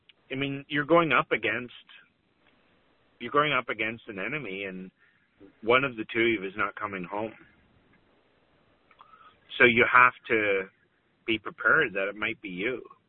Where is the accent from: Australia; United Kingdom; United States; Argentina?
United Kingdom; Belfast, Northern Ireland; I grew up in Belfast, so my great-grandfather worked on the Titanic